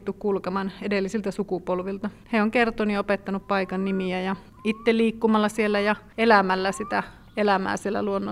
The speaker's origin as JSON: {"language": "Finnish", "town": "Rovaniemi", "region": "Lapland", "country": "Finland", "tie": "born or raised there", "also_born_or_lived": "Lemmenjoki", "said": "No me asuttiin silloin ihan pienenä, kun me asuttiin Lemmenjoella. Sitten me muutin äitin kanssa Rovaniemelle, kun se alkoi töihin."}